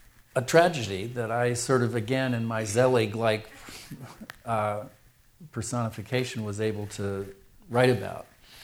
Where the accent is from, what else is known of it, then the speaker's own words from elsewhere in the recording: Cairo, Cairo Governorate, Egypt; English is a second language; when I was growing up in Cairo, he and I lived in the same neighborhood. Same very upper-class neighborhood called Mahdi, suburb south of Cairo, right on the Nile River.